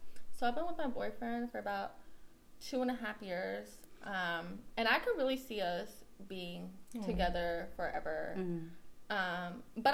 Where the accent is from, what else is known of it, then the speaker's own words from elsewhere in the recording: China; now in United States; Like I'm from China, but yeah, I'm American, like that kind of situation.